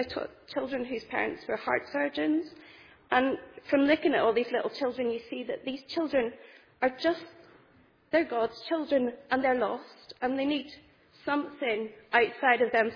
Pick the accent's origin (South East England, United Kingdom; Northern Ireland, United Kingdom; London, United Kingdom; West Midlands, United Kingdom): Northern Ireland, United Kingdom; Rush Park; I'm one of four children, and I'm from Rush Park.